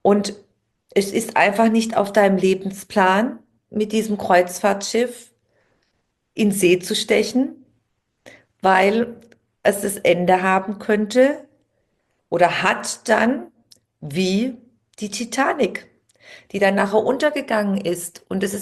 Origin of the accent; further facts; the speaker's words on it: Baden-Württemberg, Germany; Es gibt da ein ganz klassisches Beispiel, was man bei uns im Schwabenland sagt.